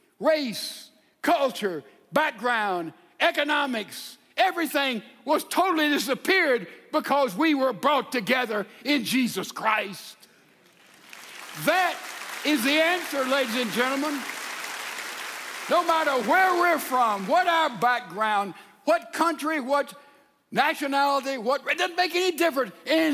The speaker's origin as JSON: {"language": "English", "region": "Mississippi", "country": "United States", "tie": "born or raised there", "lives_now": "Texas, United States", "said": "You know, the culture of Texas is not the culture of my home state of Mississippi."}